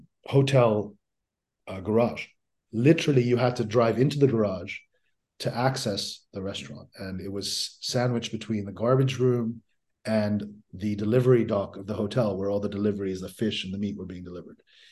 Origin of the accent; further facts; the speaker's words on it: Dubai, United Arab Emirates; I grew up in Dubai. You know, my father was in Dubai. My family was in Dubai from 1975. So I went to high school there. I'd gone to primary school there.